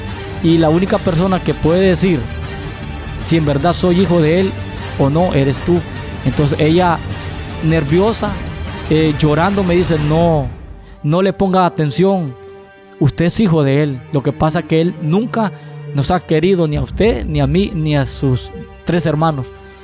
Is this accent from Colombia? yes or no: no; Sehuaca, Santa Bárbara, Honduras; a los 12 años salí de mi pueblo natal, Sehuaca, Santa Bárbara.